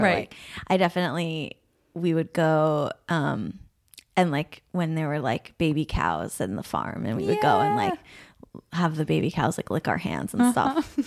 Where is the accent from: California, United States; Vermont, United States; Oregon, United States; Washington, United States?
Vermont, United States; Burlington; I'm from Vermont, but I am from Burlington, Vermont. And so I feel like it's the city. I'm like, I'm a city girl.